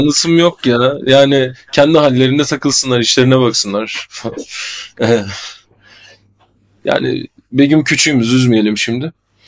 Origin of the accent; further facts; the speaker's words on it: Şanlıurfa, Turkey; Ya ben Urfalıyım.